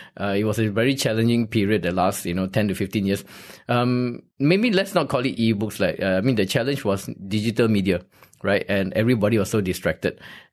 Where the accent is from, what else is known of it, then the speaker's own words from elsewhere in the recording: Malaysia; As a Malaysian